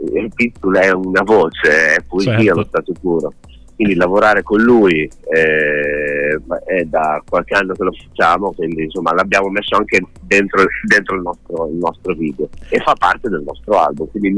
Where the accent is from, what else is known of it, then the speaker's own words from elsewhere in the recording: Forlì, Emilia-Romagna, Italy; Ma diciamo che noi veniamo da Forlì